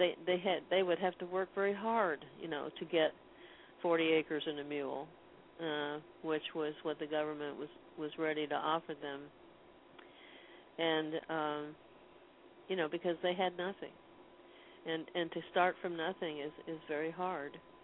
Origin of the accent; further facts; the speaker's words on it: the South, United States; I was just being a Southerner and showing the Southern point of view